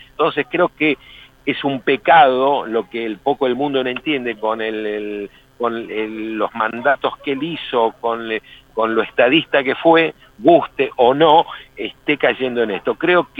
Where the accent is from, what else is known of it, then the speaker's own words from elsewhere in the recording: Argentina; also born or lived in Europe; Soy argentino, nací en Argentina, viví muchos años en Europa también, pero Argentina la tengo bajo la piel.